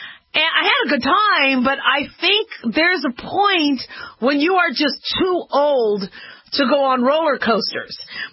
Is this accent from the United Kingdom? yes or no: no; Los Angeles, California, United States; born there; I was born in Los Angeles. I was born in, actually, I was born in technically Hollywood.